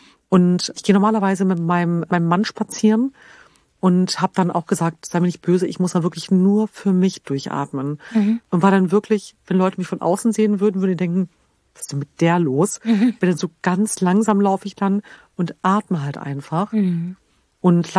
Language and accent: German; Lower Saxony, Germany; ich habe ja meine Kindheit verbracht in der Nähe von Hannover.